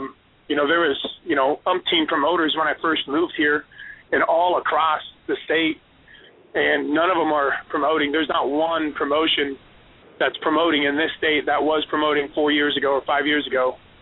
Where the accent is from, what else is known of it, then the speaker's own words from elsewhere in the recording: Iowa, United States; I'm from Iowa, you know.